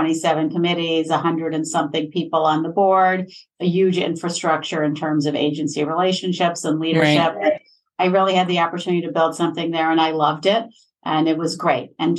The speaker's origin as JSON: {"language": "English", "town": "Fort Lauderdale", "region": "Florida", "country": "United States", "tie": "born or raised there", "also_born_or_lived": "New Jersey", "said": "It's where I grew up. I was born in New Jersey, actually, just down the street from where you are now. I think I consider myself a New Yorker in my mind. My parents are New Yorkers, and I moved to South Florida for middle school and high school."}